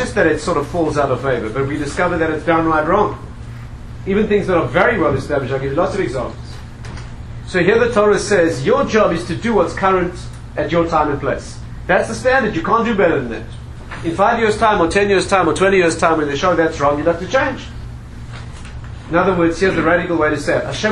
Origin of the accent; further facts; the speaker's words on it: South Africa; also born or lived in Israel; I was brought up in South Africa.